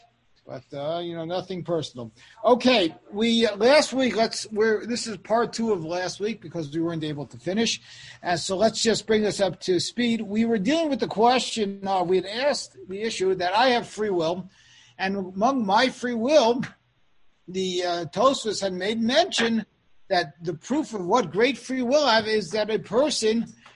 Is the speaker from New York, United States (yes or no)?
yes; Kew Gardens Hills, New York, United States; I'm from Kew Grand Hills.